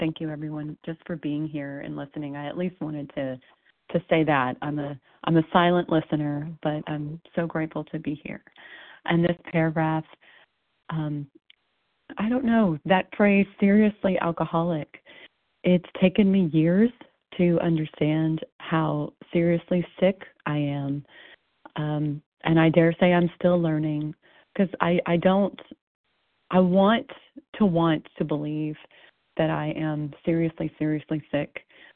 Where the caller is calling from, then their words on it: Texas, United States; I'm calling from Texas.